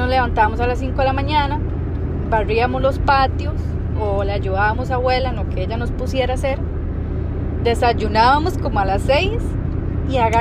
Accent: Parrita, Puntarenas, Costa Rica; yo soy de Parrita. Parrita es un pueblito chiquitito que está en medio de Jacó y Quepos. Yo siento que las personas que somos de campo o de lugares como Parrita

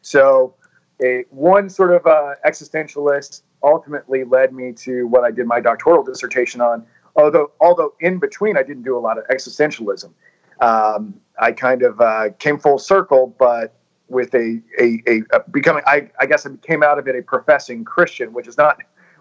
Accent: United States; born there; So I was born outside of Washington, D.C., somewhere later in high school, I sort of noticed that I had a proclivity for intellectual conversation and discussion.

